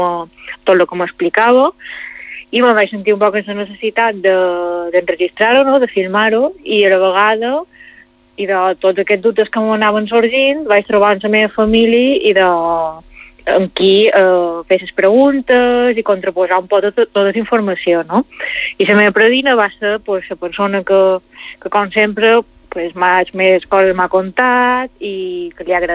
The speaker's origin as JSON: {"language": "Catalan", "region": "Balearic Islands", "country": "Spain", "said": "com a mallorquina"}